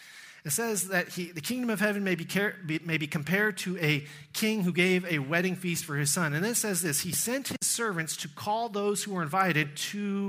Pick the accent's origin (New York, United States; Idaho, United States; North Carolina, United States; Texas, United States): Texas, United States; you know I'm American, and I was raised in Texas, and that means I was raised Southern Baptist.